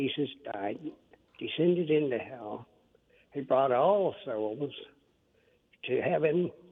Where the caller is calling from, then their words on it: Pontiac, Illinois, United States; Pontiac, Illinois.